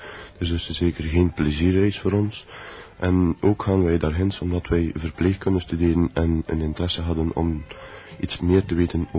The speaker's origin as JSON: {"language": "Dutch", "town": "Knesselare", "region": "East Flanders", "country": "Belgium", "said": "ik ben uit Knesselaren."}